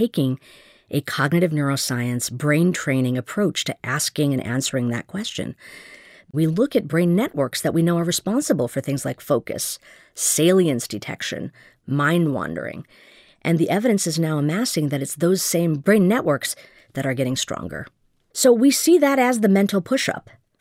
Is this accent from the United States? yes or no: no; India; I'm an Indian woman.